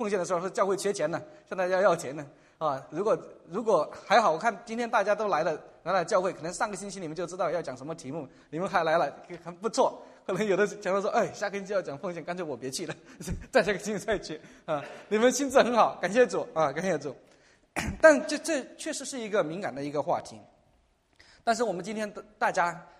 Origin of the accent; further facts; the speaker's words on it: Sichuan, China; 钱钱钱，命相连啊，是我们四川人的一个土话。